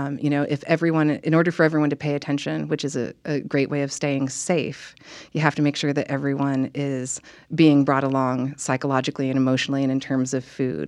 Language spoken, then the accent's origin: English; Portland, Oregon, United States; I grew up near Mount Tabor Park in Portland, which at that point was sort of this huge, wild, forested place.